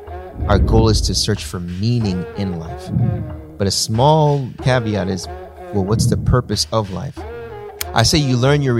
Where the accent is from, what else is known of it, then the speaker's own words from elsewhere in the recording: Houston, Texas, United States; So born and raised in Houston.